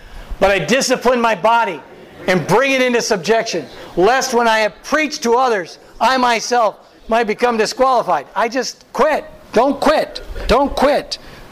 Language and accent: English; Wisconsin, United States; Since I'm from Wisconsin, Vince Lombardi for you, Pastor.